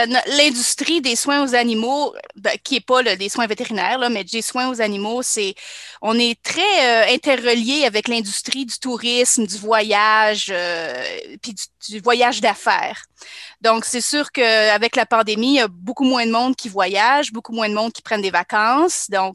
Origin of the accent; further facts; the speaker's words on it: Quebec, Canada; also born or lived in Sept-Îles; Oui, je viens du Québec. Je suis née à Sept-Îles, mais j'ai grandi dans les Laurentides.